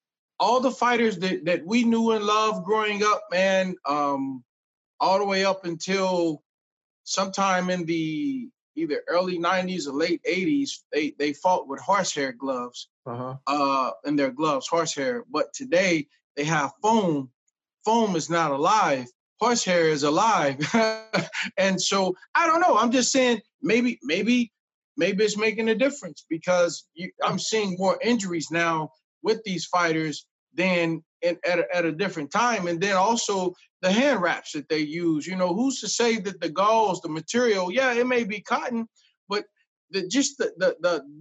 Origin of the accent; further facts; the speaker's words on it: Indianapolis, Indiana, United States; this particular year was in my hometown of Indianapolis, Indiana, and I had just graduated high school